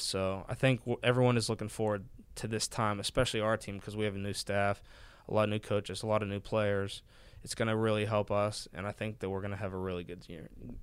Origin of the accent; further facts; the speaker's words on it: Pittsburgh, Pennsylvania, United States; It's kind of like almost playing, you know, against my hometown team in Pittsburgh